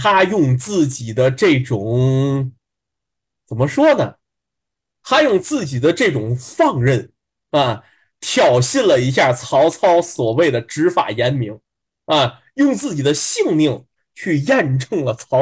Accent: Tianjin, China; 天津人是我们天津人的本土话

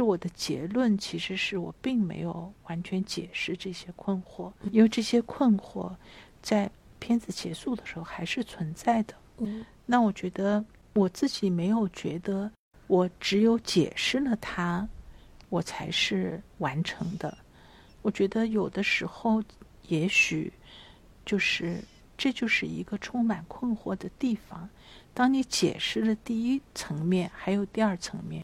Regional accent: China; 我的合理性是我是一个中国人

